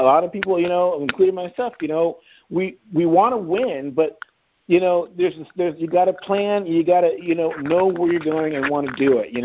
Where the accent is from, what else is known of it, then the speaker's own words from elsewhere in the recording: Dallas, Texas, United States; I can't wait to see you guys in just a few months here in my home town here in Dallas.